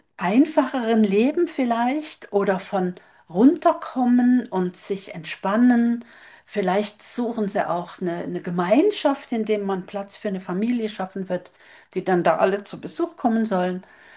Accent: Southern Norway, Norway; Also gerade im Süden, wo ich herkomme, das ist so sozusagen die norwegische Côte d'Azur

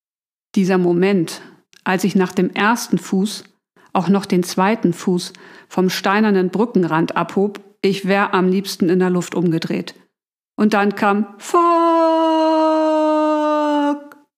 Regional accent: Hamburg, Germany; Ich bin waschechte Hamburgerin, Autorin, Mutter und Gründerin.

